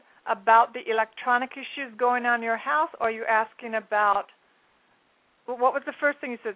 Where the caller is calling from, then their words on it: New York City, New York, United States; No, I'm in New York City.